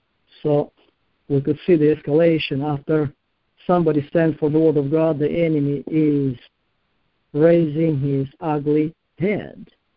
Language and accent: English; Russia; accent: Russian; English is a second language; If you don't mind with to hear my Russian accent, I'll read it to you.